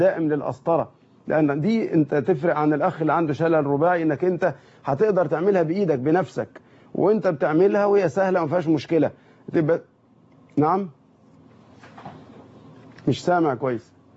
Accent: Egypt; ياريتنا إحنا كمصريين نستوعبها

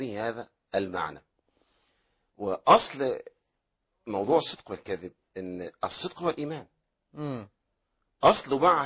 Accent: Egypt; ونحن من أهل مصر.

